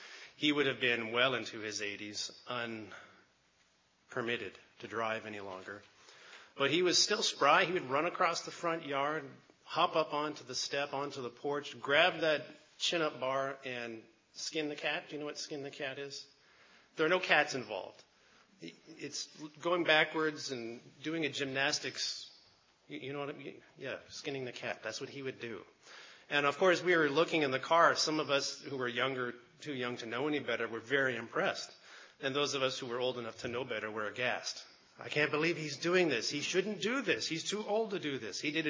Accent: Canada; born there; While I was born in Canada

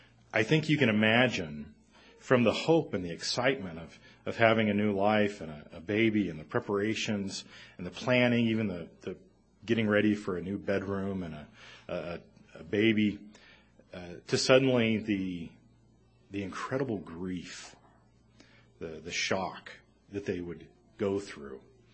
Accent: Texas, United States; now in Colorado, United States; this sermon was inspired by something that where I grew up in Texas was the second most important thing to religion.

